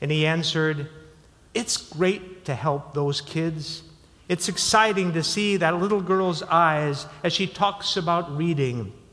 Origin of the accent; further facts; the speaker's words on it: South Dakota, United States; I got a summer job with a construction company in my hometown in South Dakota.